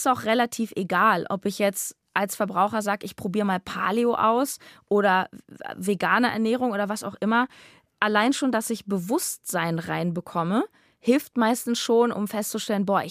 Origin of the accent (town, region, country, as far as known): Berlin, Germany; born or raised there